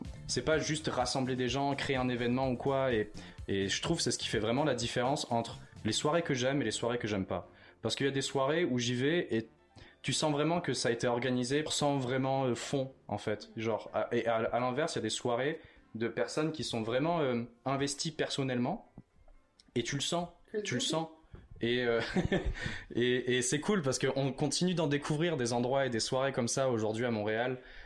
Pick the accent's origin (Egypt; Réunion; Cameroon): Réunion; Et moi, je viens de l'île de La Réunion.